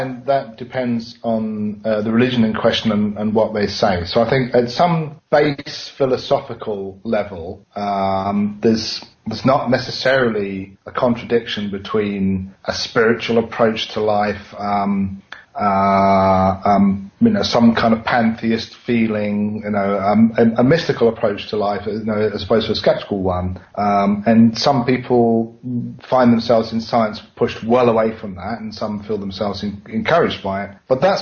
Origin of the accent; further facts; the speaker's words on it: United Kingdom; So I think that means that as a British scientist, I'm probably the wrong person to ask